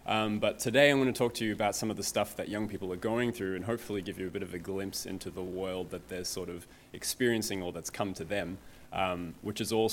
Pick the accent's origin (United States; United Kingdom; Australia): Australia; also born or lived in South Africa; I was born in South Africa. I grew up in Australia